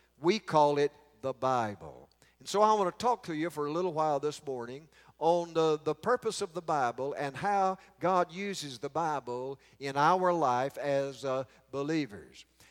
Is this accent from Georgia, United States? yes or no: yes; Georgia, United States; I was brought up over in Carroll County, Georgia.